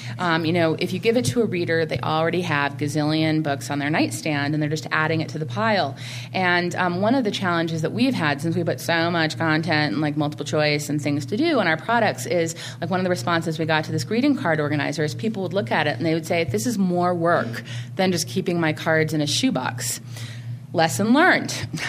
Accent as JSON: {"language": "English", "town": "Berkeley", "region": "California", "country": "United States", "tie": "born or raised there", "said": "And, you know, I grew up in Berkeley. People in Berkeley do not become CEOs."}